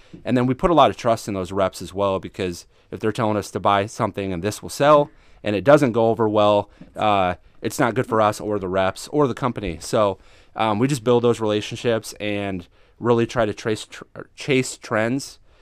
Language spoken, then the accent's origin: English; Fort Dodge, Iowa, United States; now in Atlantic, United States; So I'm originally from Fort Dodge, Iowa.